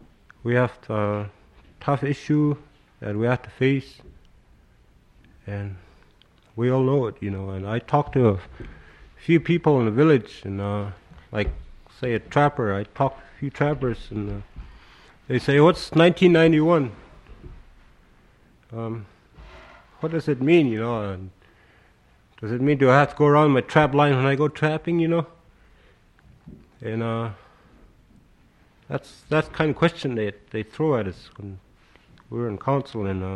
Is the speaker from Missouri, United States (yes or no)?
no; Chalkyitsik, Alaska, United States; First of all, I'm from Chalkeetsik. I represent the village of Chalkeetsik